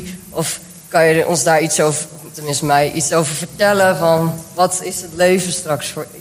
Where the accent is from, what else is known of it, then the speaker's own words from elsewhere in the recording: Wijk aan Zee, North Holland, Netherlands; Ik kom uit Wijk aan Zee.